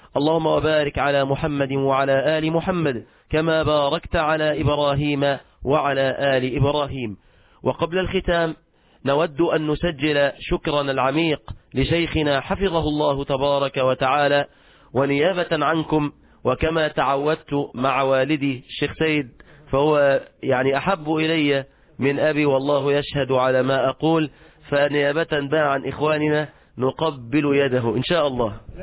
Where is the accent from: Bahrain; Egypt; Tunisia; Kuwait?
Egypt; بلدنا مصر